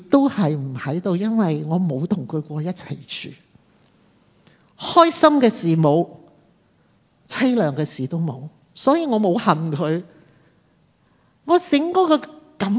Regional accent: Hong Kong; 其实我从小呢就没有跟爸爸一起住，他在外国，我在香港

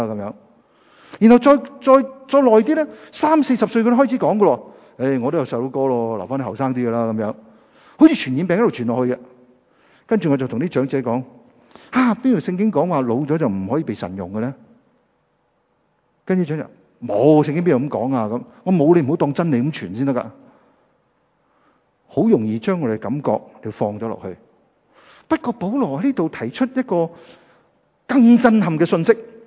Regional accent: Guangdong, China; accent: Cantonese; 用我们广东话讲，即是多一个不多，少一个不少

